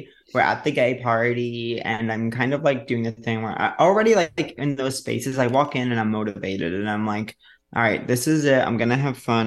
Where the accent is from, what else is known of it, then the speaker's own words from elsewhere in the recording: New York City, New York, United States; I don't even know how he knew I was from New York.